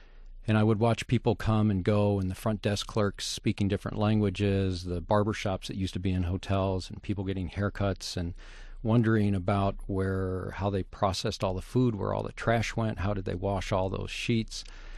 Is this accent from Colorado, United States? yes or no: yes; Fort Collins, Colorado, United States; also born or lived in Los Angeles / San Francisco / Denver; I was born in Los Angeles. We moved up to San Francisco and then on to Denver, Colorado, and to Northern Colorado to a small town called Fort Collins, where I attended junior high and high school.